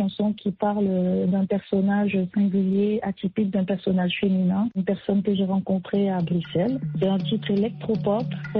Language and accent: French; Cameroon